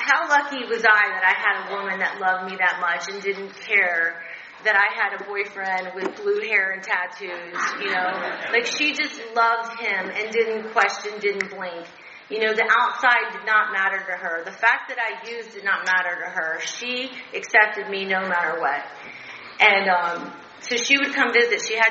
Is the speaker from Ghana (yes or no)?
no; Texas, United States; moved away; I moved away. I'm from Texas. And I moved away, had to get away from the chaos and the negativity that was my father.